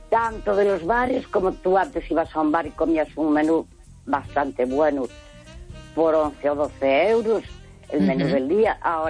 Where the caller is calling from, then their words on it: Santiago de Compostela, Galicia, Spain; de Santiago.